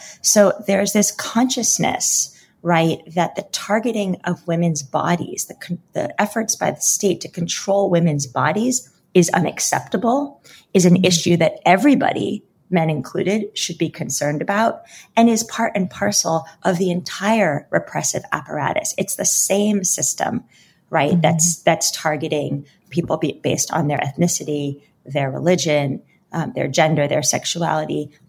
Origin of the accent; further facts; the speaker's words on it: United States; And growing up in the United States, I saw the toll that the Iranian Revolution, the hostage crisis, the hostilities and demonization towards Iran.